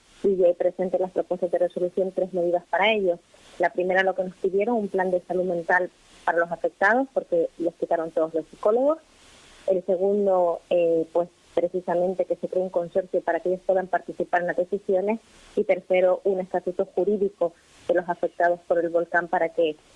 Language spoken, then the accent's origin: Spanish; Canary Islands, Spain; porque yo también lo he tenido que hacer como canario, como ciudadana